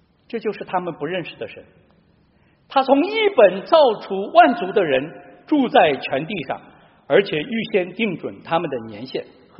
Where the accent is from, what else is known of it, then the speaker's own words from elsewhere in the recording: China; 我们今天时代的人，特别是我们中国人啊